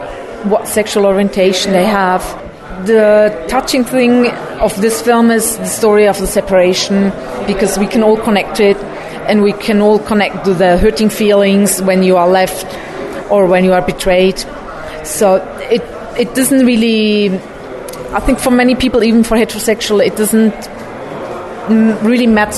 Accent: Switzerland; that even in my home country in Switzerland

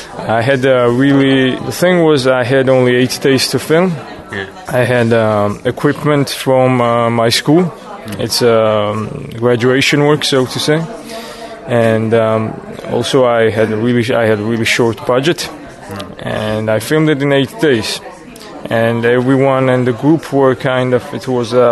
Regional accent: Tbilisi, Georgia; I'm from Georgia, from the capital, Tbilisi, and I'm a movie director.

